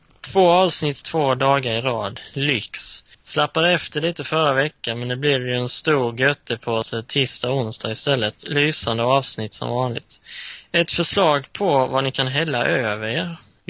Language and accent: Swedish; Halmstad, Halland County, Sweden; Halmstad ju.